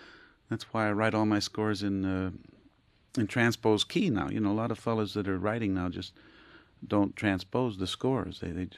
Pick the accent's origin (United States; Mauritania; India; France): United States; Aliquippa, Pennsylvania; I played in many, around my hometown in Aliquippa, yeah, we had...